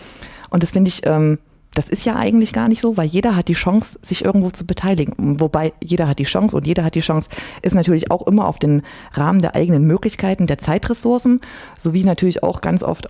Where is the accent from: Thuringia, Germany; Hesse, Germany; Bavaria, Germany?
Thuringia, Germany; Jena; Also so ganz krass Ostthüringisch kann ich nicht sprechen, aber ich komme halt aus Jena, ne? Also das hört man schon hin und wieder.